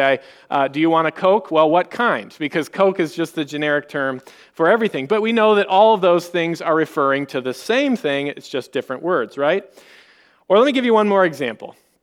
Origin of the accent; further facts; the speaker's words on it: Washington, United States; when I was growing up in the Northwest in Washington State, if I had a sugary, fizzy drink, I called it pop.